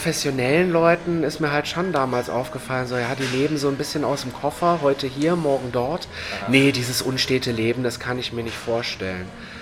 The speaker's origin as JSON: {"language": "German", "region": "Eifel", "country": "Germany", "said": "Ich komme aus der Eifel, dem wilden, ungezähmten Hochland."}